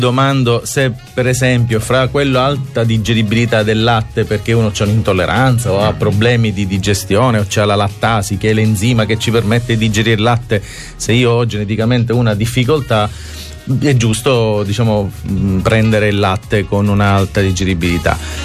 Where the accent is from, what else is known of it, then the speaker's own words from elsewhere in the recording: Sicily, Italy; io sono siciliano, vado in giro per l'Italia